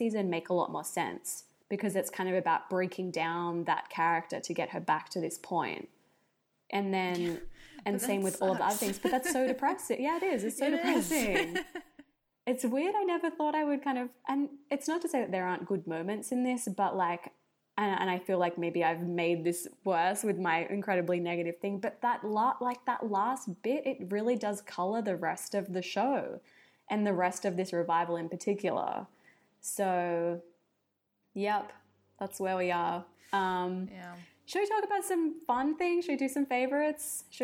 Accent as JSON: {"language": "English", "country": "Australia", "said": "the reason that he was punched is I said he was from New Zealand, which as an Australian made me laugh a lot."}